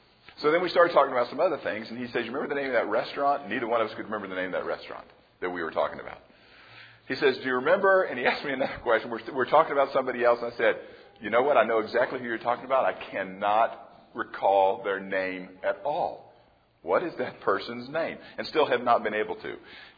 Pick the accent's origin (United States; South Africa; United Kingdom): United States; Tampa, Florida; because that certainly was one of the greatest facets of growing up in Tampa.